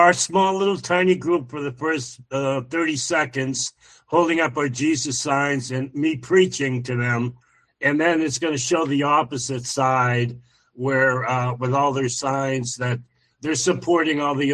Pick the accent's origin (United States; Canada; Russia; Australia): Canada; born there; moved away; I was born in Canada. I came here legally.